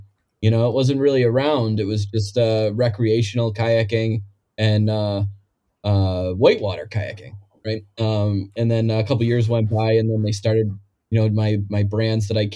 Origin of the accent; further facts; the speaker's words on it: New York, United States; now in Finger Lakes, United States; I grew up on the Oak Orchard River. I'm pretty lucky and pretty blessed to have my childhood there, and you know, moved down to the Finger Lakes after I graduated from Plattsburgh.